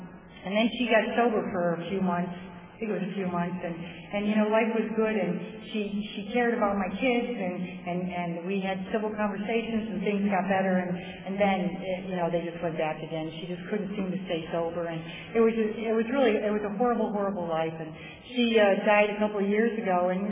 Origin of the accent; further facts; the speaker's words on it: Ireland; It's because I'm Irish, and she doesn't like Irish people.